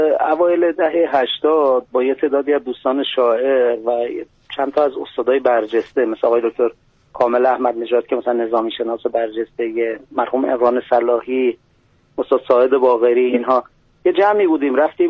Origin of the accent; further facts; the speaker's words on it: Khalkhal, Ardabil Province, Iran; سالت هم من خلخالی هم